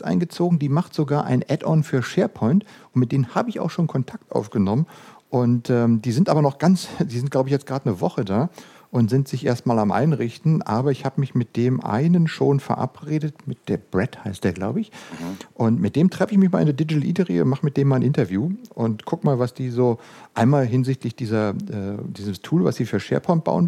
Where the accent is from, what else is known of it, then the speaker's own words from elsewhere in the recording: Berlin, Germany; Was mich als Berliner natürlich total freut